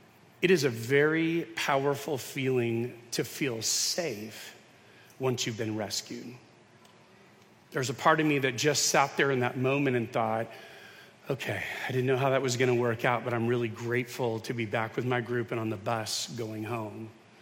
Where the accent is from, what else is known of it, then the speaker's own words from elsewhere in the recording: Yucaipa, California, United States; Joanna and I grew up in Yucaipa, so it was the San Bernardino Mountains up above.